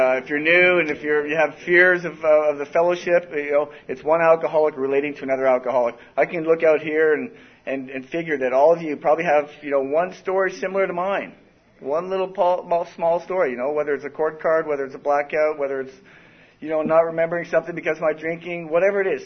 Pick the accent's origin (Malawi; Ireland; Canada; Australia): Canada; moved away as an adult; now in San Diego, United States; I was born and raised in Canada. Moved here to San Diego when I was 19.